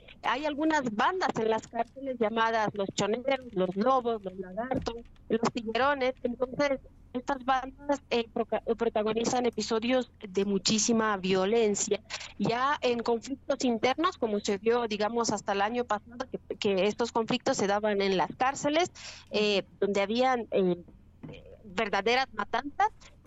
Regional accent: Romania; now in Ecuador; Yo llevo 10 años aquí, soy de Rumanía. Estoy afincada en Ecuador desde hace 10 años

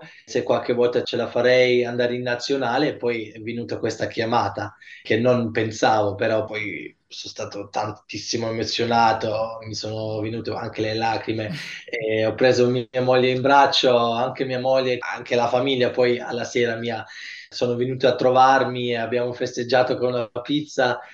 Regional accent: Germany; Con mamma e papà parlo pure italiano, con mia figlia parlo solo italiano, quindi ho detto sempre: sono tanto contento che sono nato in Germania, perché mi ha dato tanto, ho fatto qua la scuola

